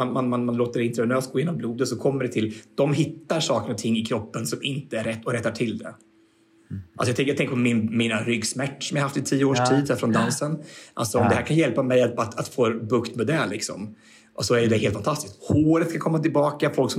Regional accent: Sweden; where are you from? Well, I'm from Sweden.

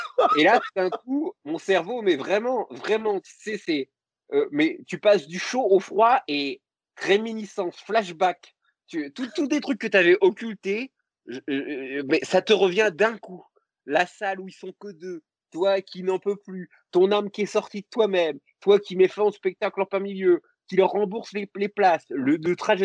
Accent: Grand Est, France; Tu sais, moi, je suis Lorrain

